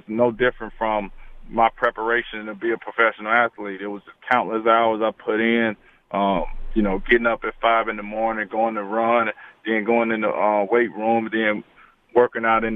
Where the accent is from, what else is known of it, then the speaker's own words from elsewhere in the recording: Mississippi, United States; my family is from Mobile, Alabama. Obviously, I grew up in Mississippi